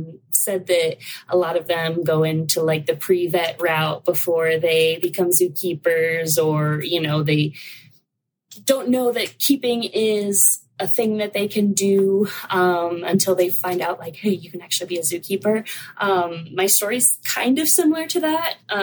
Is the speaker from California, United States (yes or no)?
no; Bernard, Iowa, United States; No, I was born and raised in a very, very tiny town. I basically tell people it's pretty much a village in northeast Iowa. It's called Bernard, Iowa. So I am Midwest born and ra